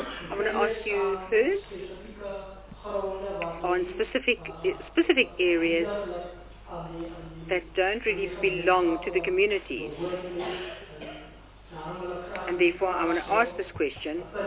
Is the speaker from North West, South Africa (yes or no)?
no; Oudtshoorn, Western Cape, South Africa; I come from Oudtshoorn.